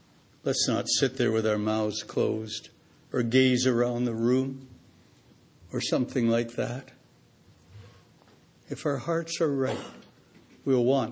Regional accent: Hamilton, Ontario, Canada; I grew up in Hamilton, Ontario, Canada

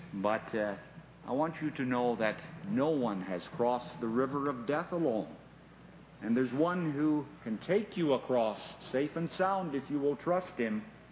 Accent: Canada; Now, I come from Canada, and we have the beautiful Niagara Falls.

